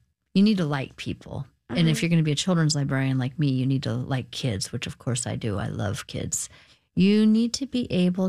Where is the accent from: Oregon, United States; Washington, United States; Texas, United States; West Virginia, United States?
Oregon, United States; Eugene; And when I grew up in Eugene and we lived outside of the city limits, we didn't even have a library card